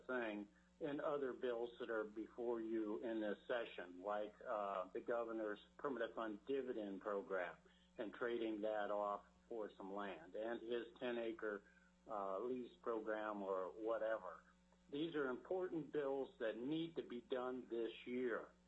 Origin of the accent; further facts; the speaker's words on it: Sterling, Alaska, United States; I guess maybe I just turned up my volume here. I'm calling on a cell phone. I'm from Sterling, Alaska. I'm a longtime Alaskan.